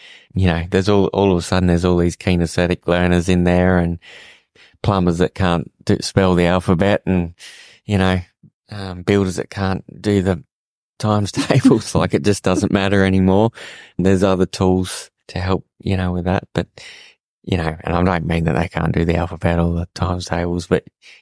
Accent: Northern Territory, Australia; I'm from the Northern Territory and, you know, been playing in the bull dust and the mud all my life

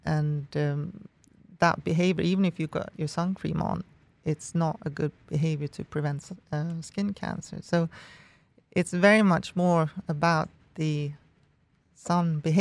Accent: Sweden; I'm from Sweden, so I know exactly where you are.

